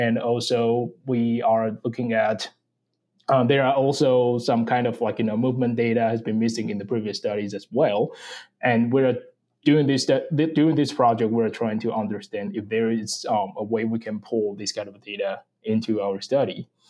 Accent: Taiwan; now in United States; I'm originally from Taiwan, and also that's where I got my DVM, my master, and also that's where I was trained to be a swine specialized veterinarian.

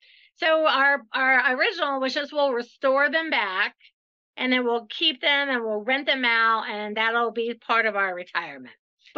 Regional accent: Ohio, United States; So I'm from Ohio, or he's from Iowa, and we're both in real estate.

